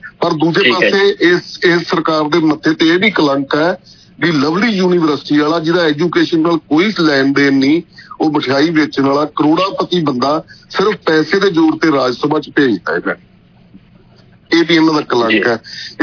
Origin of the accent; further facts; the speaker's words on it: Bathinda, Punjab, India; ਤੇ ਮੇਰੇ ਸ਼ਹਿਰ ਦੇ ਬਠਿੰਡੇ ਦਾ ਕੋਈ 5 ਫੁੱਟ ਤੋਂ 500 ਗਜ਼ ਤੋਂ ਗਾਹਾਂ